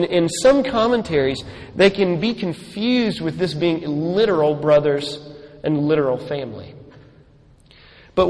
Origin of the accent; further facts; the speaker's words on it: Highland Park, Texas, United States; now in Dallas, United States; Because I'm from Highland Park in Dallas.